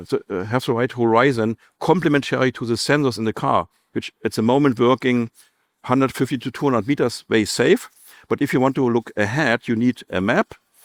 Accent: Berlin, Germany; My favorite city is still Berlin, my hometown.

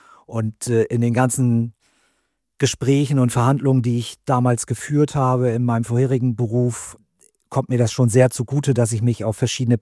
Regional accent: Lengenbostel, Lower Saxony, Germany; Also ich komme ja aus Sittensen, genauer gesagt komme ich aus einer Mitgliedsgemeinde der Samtgemeinde, nämlich aus Lengenbostel. Das ist ein sehr kleiner Ort.

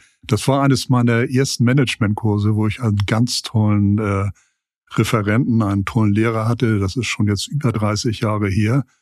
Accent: Hamburg, Germany; born there; ich bin überzeugter Hanseat, gebürtiger Hamburger

